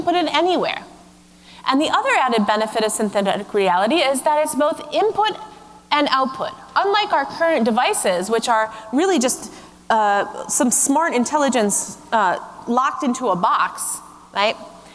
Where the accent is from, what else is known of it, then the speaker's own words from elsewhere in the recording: San Francisco, California, United States; Now, I'm from San Francisco. We have some, but they're really nothing compared to England roundabouts.